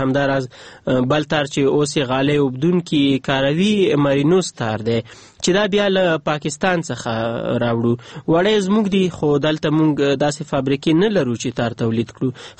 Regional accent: Andkhoy, Faryab, Afghanistan; زه د فاریاب اوسیدونکی یم.

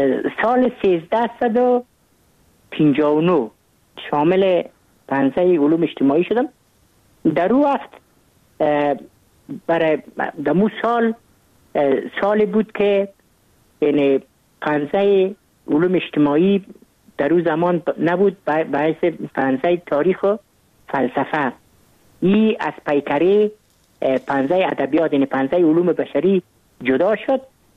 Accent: Kabul, Afghanistan; من متولد کابل هستم، در نای اول کابل تولد شدیم.

